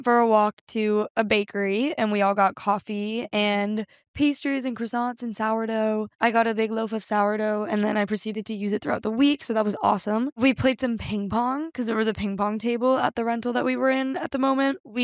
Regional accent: New Hampshire, United States; Like you guys don't know we're from New Hampshire.

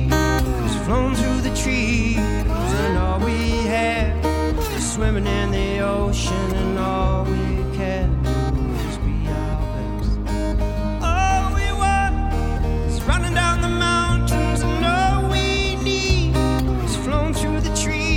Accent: Australia; We come over from Australia to do this show for you, and it's nice to be here with you in the sunshine.

